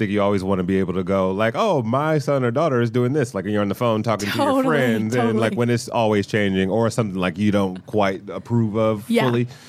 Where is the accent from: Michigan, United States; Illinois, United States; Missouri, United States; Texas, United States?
Michigan, United States; Detroit; I'm from Detroit, so